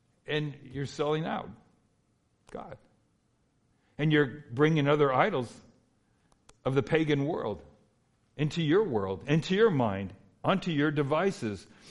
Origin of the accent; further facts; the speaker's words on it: California, United States; My father was also a Los Angeles policeman. I grew up in Southeast LA County.